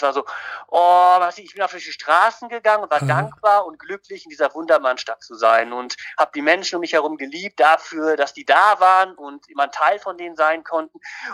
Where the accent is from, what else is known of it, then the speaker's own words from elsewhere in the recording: Leipzig, Saxony, Germany; Ich komme ja aus Plagwitz, ja, und wohne in Plagwitz.